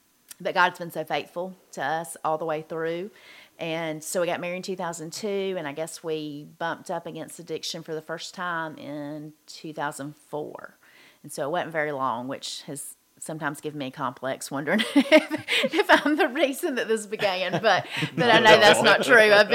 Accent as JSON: {"language": "English", "town": "Gordon", "region": "Georgia", "country": "United States", "said": "I was not from McIntyre, I was from Gordon."}